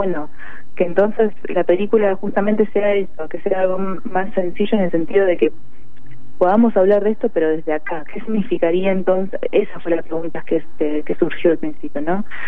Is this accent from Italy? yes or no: no; Buenos Aires, Argentina; born there; Yo, siendo hija de coreanos, pero bueno, nací acá en Buenos Aires